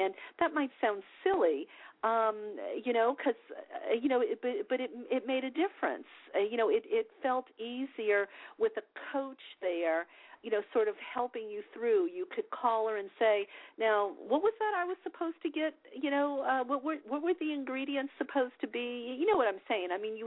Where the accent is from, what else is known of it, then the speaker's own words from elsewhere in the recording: the South, United States; now in California, United States; I should preface this all by saying that it's been very difficult because I grew up in the South. We did not have a good relationship with vegetables there.